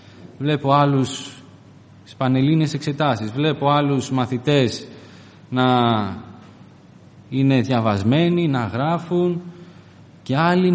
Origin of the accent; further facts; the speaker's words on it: Naxos, South Aegean, Greece; now in Athens, Greece; Εγώ, αδέλφια, είμαι από την Άξο, όπως σας είπε και ο αδερφός. Έχω μεγαλώσει εκεί. 7 χρόνια πήγα στην Αθήνα, 7 χρόνια γύρισα πίσω πάλι στην Άξο, αλλά τα τελευταία 2 χρόνια είμαι στην Αθήνα.